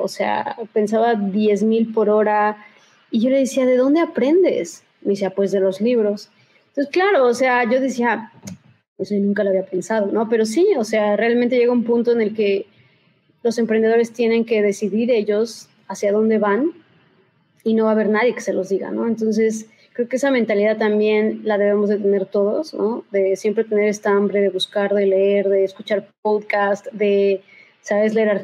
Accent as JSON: {"language": "Spanish", "country": "Mexico", "said": "nosotros como mexicanos"}